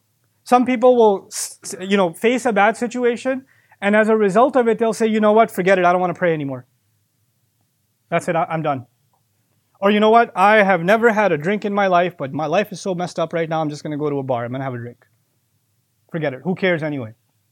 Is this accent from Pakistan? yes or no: yes; Pakistan; You know, I'm Pakistani, so I'll tell you about Pakistani weddings.